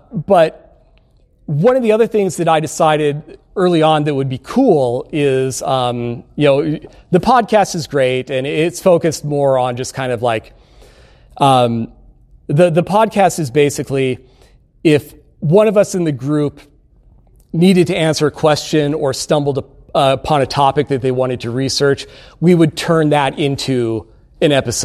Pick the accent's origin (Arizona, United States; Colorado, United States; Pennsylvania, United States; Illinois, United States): Arizona, United States; Phoenix; I'm from Phoenix, so I wanted to come out here.